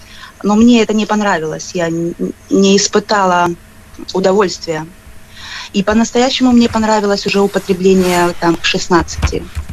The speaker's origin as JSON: {"language": "Russian", "country": "Ukraine", "tie": "born there", "said": "Я родилась в Украине, в обычной семье"}